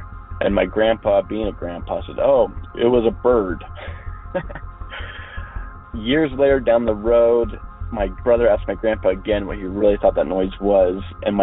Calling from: Salt Lake City, Utah, United States; Hello, I'm a caller from Salt Lake City, Utah, and I have a story.

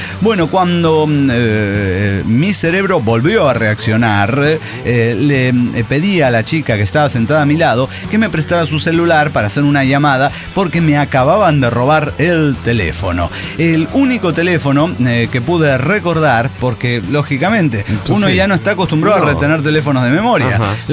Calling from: Matamoros, Tamaulipas, Mexico; Soy la intelectual de Matamoros, Tamaulipas.

